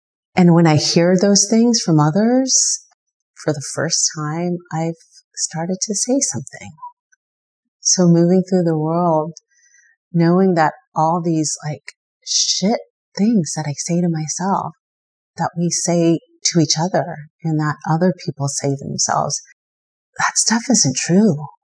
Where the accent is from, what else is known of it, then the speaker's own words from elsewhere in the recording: Philippines; heritage, where I came from. And the irony is, if you think about autonomy and where I came from, being Filipino means that you have a heritage of colonization and actually not being autonomous or free.